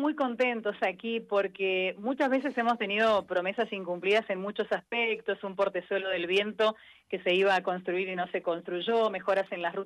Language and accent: Spanish; San Rafael, Mendoza, Argentina; born there; now in Malargüe, Argentina; en realidad no soy malarguina, yo habito esta tierra, yo nací en San Rafael, pero hace muchos años, hace casi 21 años que vivo acá